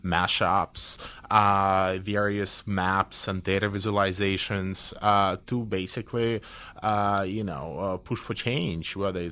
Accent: Belarus; I come from Belarus, as you've mentioned, so I've always been interested in the questions of democratization

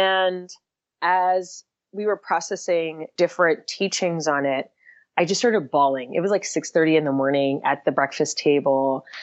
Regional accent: New York, United States; I'm from New York.

